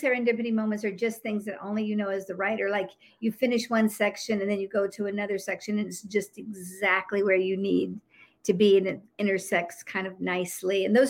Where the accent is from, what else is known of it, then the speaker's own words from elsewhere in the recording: the South, United States; moved away; And, you know, I'm from the South. You can't hear it in my voice anymore because it got teased out of me when I moved away from the South.